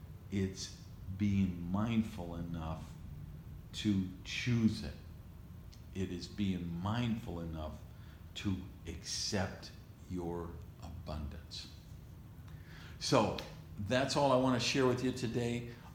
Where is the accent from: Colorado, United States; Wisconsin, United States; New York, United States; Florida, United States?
Wisconsin, United States; Madison; where I grew up in Madison, Wisconsin, and so many trees